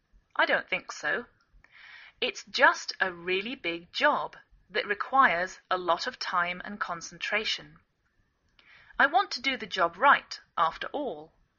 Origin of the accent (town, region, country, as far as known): England, United Kingdom; now in United States